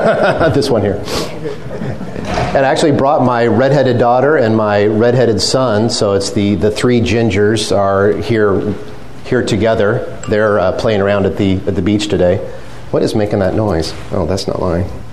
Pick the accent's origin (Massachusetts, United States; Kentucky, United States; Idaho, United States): Idaho, United States; Boise; So I, as Carrie said, I'm from Boise, Idaho.